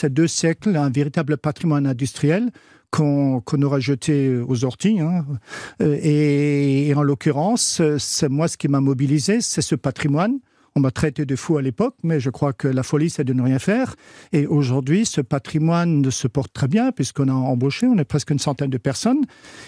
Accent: Grand Est, France; accent: Alsatian; on est français, on le revendique, un petit peu alsacien également, comme vous l'entendez certainement à l'accent

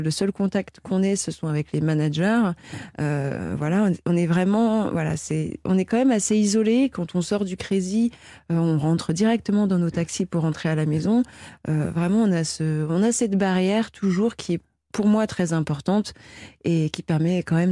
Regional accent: Guadeloupe, France; je viens des Antilles, donc ils ont choisi l'île, l'archipel de Tobago, qui est magnifique île parce que je viens de la Guadeloupe.

